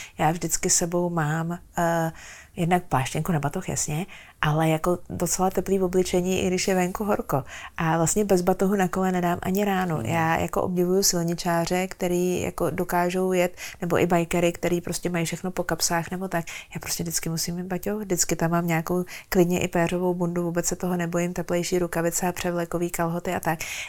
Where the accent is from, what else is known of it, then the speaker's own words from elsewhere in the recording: Hradec Králové Region, Czechia; u nás v Krkonoších. Já jsem doma na horách a byť teda je to Polabí, tak u nás docela drsnější část Polabí